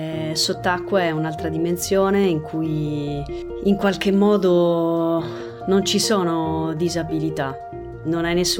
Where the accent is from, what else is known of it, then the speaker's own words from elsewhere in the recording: Rome, Lazio, Italy; io sono di Roma